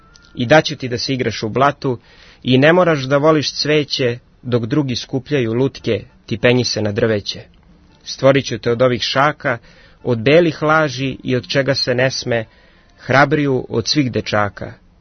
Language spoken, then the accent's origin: Serbian; Belgrade, City of Belgrade, Serbia; Imam 23 godine, iz Beograda sam